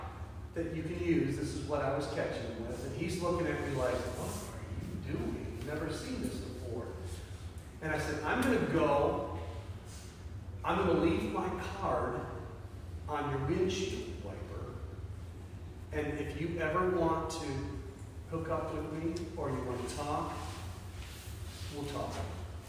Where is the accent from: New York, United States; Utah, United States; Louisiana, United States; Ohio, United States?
Ohio, United States; I said, you know, I'm from Ohio, and I know.